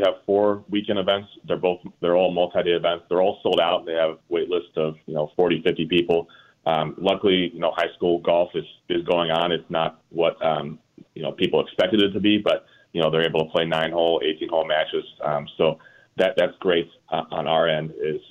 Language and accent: English; Illinois, United States; I grew up outside of Rockford in a really small town